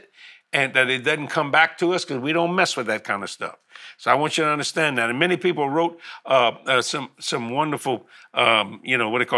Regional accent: New Orleans, Louisiana, United States; because we're from New Orleans

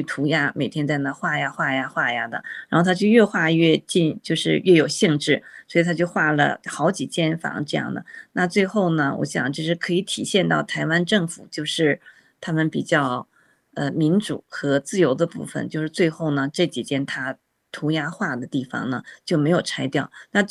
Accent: China; 我们从大陆出来的人

